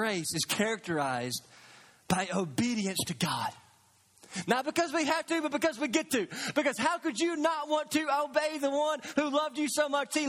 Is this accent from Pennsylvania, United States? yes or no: no; Kentucky, United States; But I grew up in Katy's, Kentucky, and in the Katy's, Kentucky standard version of the Bible